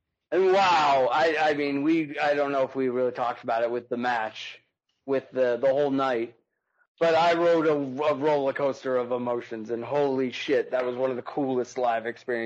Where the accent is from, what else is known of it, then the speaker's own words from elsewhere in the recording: Boston, Massachusetts, United States; Those last two matches, let me tell you, man, I'm from Boston, but Rob's from the Baltimore. We're not strangers to the cold.